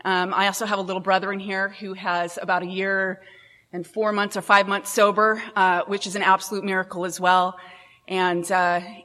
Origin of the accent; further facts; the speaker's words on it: Houston, Texas, United States; born there; But I was born in Houston, Texas